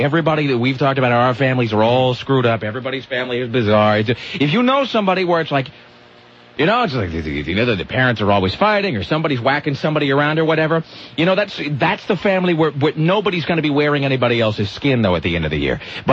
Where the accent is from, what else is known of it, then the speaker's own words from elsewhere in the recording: Kennewick, Washington, United States; That we had a family like that when I was growing up in Kennewick.